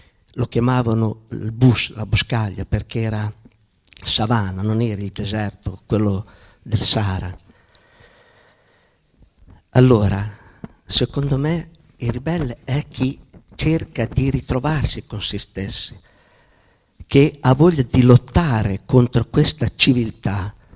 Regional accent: Cesena, Emilia-Romagna, Italy; vengo da Cesena, ho 64 anni, 40 anni fa ho vissuto per 2 anni, 24 mesi, nel deserto in Kenya

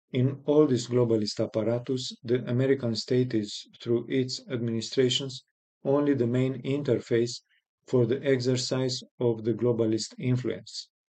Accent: Romania; first language Romanian; English is a second language; I am from Romania

